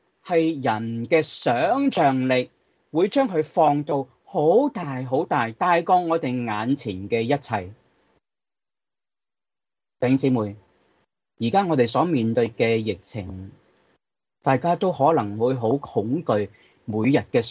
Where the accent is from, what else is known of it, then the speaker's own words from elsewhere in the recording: China; 咁如果通常如果我哋中国人会讲咩？